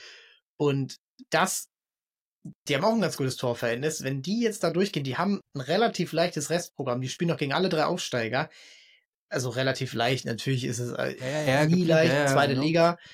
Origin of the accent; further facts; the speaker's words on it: Hamburg, Germany; so als Hamburger freut einen das, glaube ich, auch